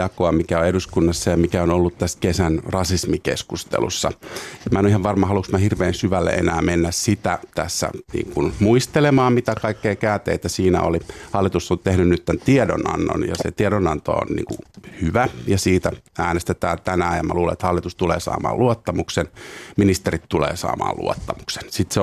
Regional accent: Iisalmi, North Savo, Finland; Ja sitten kävi ilmi, että mä oon Iisalmesta.

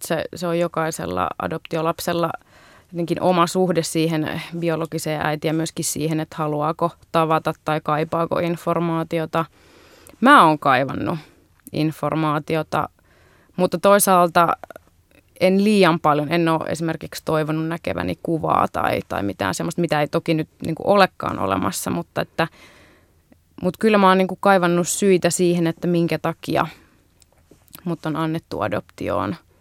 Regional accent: India; now in Finland; Olen Intiasta, en osaa Intiaa.

